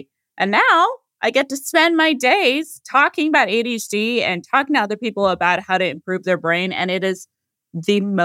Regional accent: California, United States; born there; I was born in California

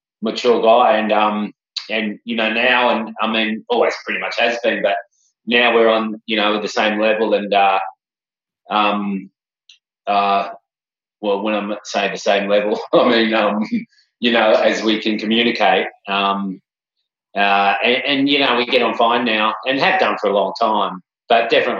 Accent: Cronulla, New South Wales, Australia; Lucky I kind of was used to that by growing up in Cronulla

